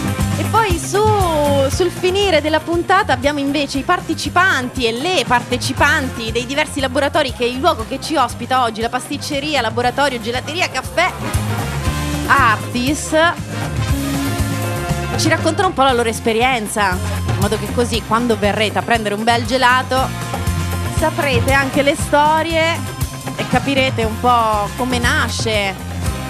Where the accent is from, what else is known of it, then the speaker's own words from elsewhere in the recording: Rome, Lazio, Italy; now in Milan, Italy; da romana, anzi da come ormai mi definisco da un po' di tempo, milanese del Giambellino